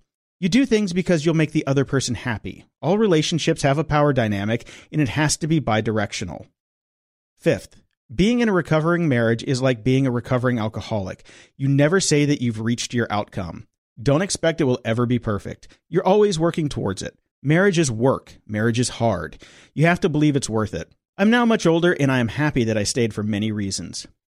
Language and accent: English; California, United States; I grew up in the Bay Area.